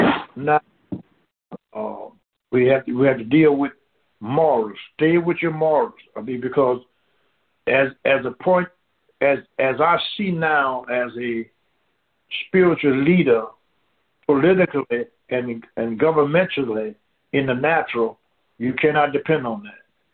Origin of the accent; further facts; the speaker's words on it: Deep South, United States; I'm from the Deep South, and I've had scales over my eyes for a long time